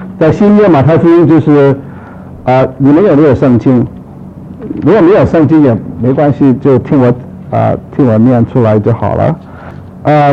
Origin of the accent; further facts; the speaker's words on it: Guangdong, China; 他不会炒把你炒鱿鱼啊，我们广东人叫。